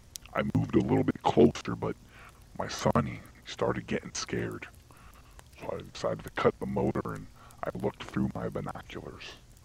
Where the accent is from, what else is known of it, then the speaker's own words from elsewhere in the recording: Wisconsin, United States; now in Altoona, United States; in Altoona, PA for only a few years, and this is only the second time that I have fished this lake. I'm from Wisconsin, and I have fished many large lakes and rivers